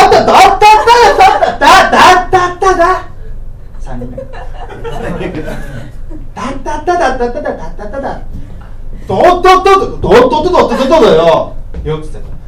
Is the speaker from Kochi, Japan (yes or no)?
no; Iwate, Japan; 僕東北の岩手県出身なんですけど